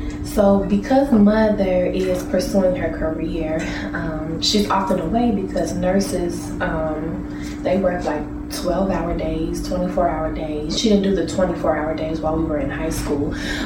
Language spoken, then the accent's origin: English; Chicago, Illinois, United States; also born or lived in Champaign, Illinois; So mom moved us to Chicago about fifth grade. I did fifth through high school in Chicago because she had more opportunities.